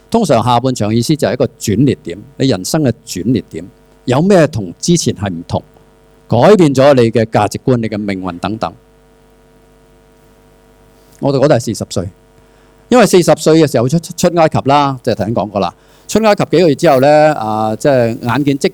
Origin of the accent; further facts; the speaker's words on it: Hong Kong; 哇，好啊，这个人可以领导我们香港人啊，领导我们中国人啊